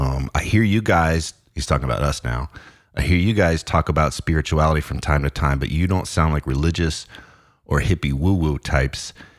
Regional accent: the South, United States; I didn't grow up with religion. I grew up in the South with a lot of religion around.

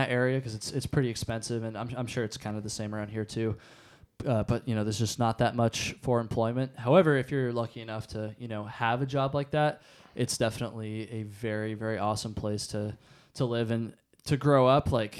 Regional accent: Jericho, Vermont, United States; I grew up in a small town called Jericho

